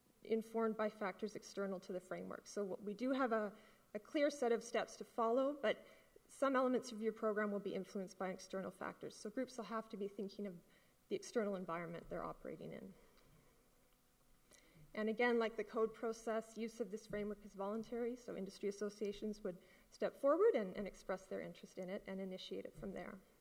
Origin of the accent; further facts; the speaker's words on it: Vancouver, British Columbia, Canada; Sorry, I'm from Vancouver, so I actually find it dry here.